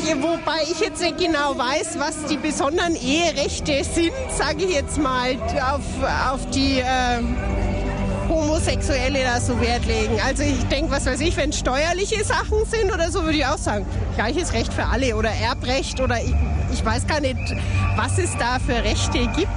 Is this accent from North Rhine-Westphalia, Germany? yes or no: no; Bavaria, Germany; Wir sind aus Bayern, wir sind heute bloß hier immer angereist.